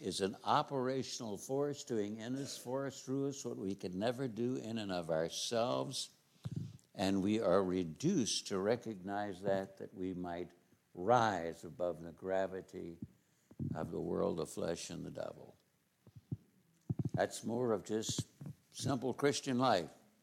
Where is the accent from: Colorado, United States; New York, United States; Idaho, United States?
Idaho, United States; Boise; Once again, we're just bumpkins from Boise.